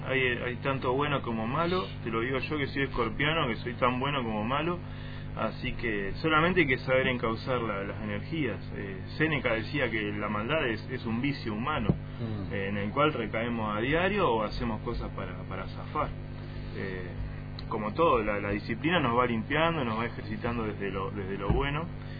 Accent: Argentina; como pueblo argentino tenemos algo que nos compone

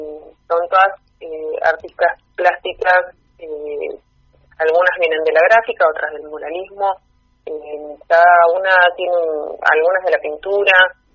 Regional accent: Fiske Menuco, Río Negro, Argentina; also born or lived in La Plata; Sí, yo nací acá, terminé el secundario, me fui a estudiar.

